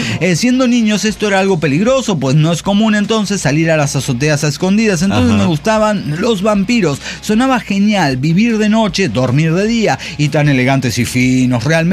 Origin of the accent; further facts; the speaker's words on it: Mexico City, Mexico; de la CDMX.